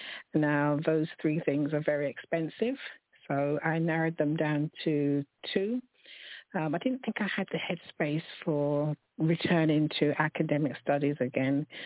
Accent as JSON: {"language": "English", "region": "London", "country": "United Kingdom", "tie": "born or raised there", "said": "I was born in London, still here, living in East London with my family."}